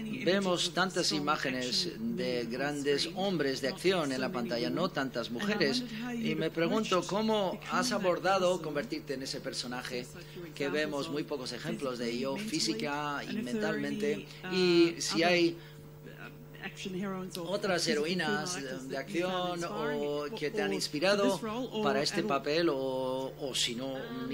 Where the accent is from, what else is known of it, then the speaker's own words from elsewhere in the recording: Canada; Como canadienses tenemos una responsabilidad